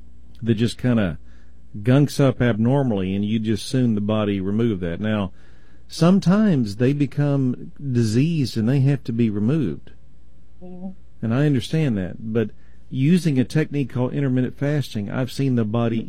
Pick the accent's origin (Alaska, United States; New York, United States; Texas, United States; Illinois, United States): Texas, United States; So I pronounce it autophagy because I'm from Texas.